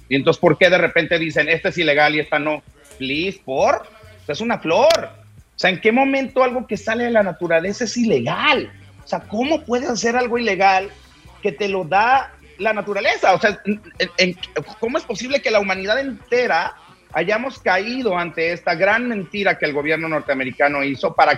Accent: Mexico; nosotros como mexicanos que tenemos el privilegio de contar

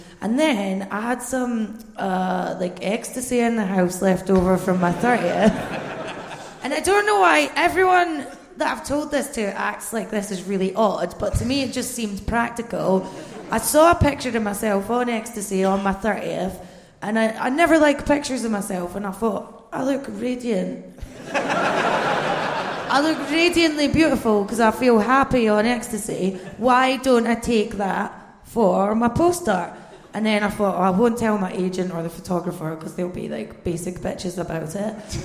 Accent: Bathgate, Scotland, United Kingdom; now in London, United Kingdom; Just Bathgate. Not Glasgow. No. Which everyone, I live in London and everyone thinks I'm from Glasgow.

